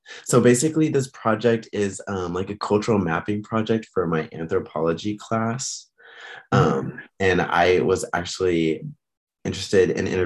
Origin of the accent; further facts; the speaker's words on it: Fresno, California, United States; now in San Jose, United States; just moved here for college. That's the only reason I'm here, is from San Jose State. I'm from Fresno, if you're familiar with that.